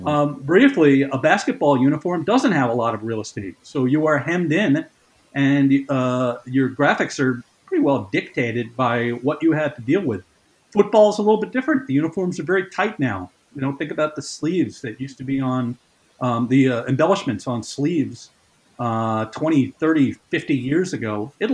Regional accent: Yonkers, New York, United States; Very, very briefly, I grew up in Yonkers, New York, just north of the Bronx, 10 miles, literally straight shot to Yankee Stadium.

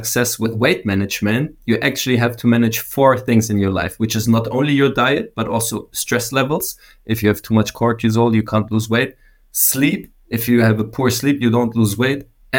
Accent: Munich, Bavaria, Germany; but I'm from Munich, Germany, so the mountains are close.

